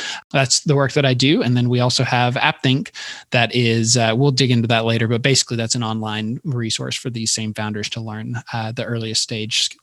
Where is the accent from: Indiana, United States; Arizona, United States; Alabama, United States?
Alabama, United States; So I'm from Alabama, which is kind of a wild place to be in the technology industry